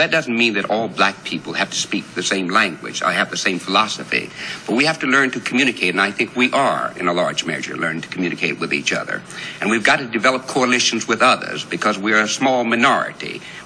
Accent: Texas, United States; now in New York, United States; And I live here in New York now, though I come from Texas, and New York has always been talked about as a melting pot.

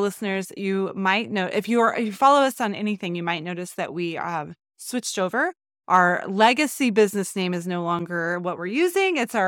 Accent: Texas, United States; my husband calls it a Texas mentality. And please don't be offended if you're from Texas, because I'm from Texas.

